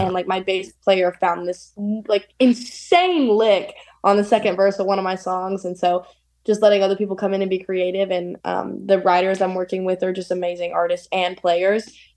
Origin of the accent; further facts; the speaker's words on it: Tennessee, United States; I'm from Tennessee. So there's some country in there too.